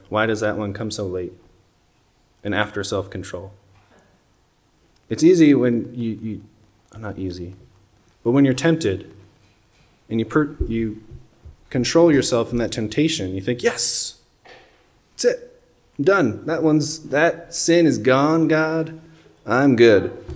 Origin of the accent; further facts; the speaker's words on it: Michigan, United States; now in Arizona, United States; Away, I'm in Arizona, I'm from Michigan, you know, family can't help.